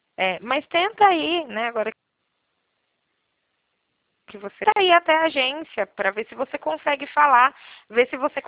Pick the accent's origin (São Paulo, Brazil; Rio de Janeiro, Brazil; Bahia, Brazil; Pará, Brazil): São Paulo, Brazil; Eu sou de São Paulo e atendo aí.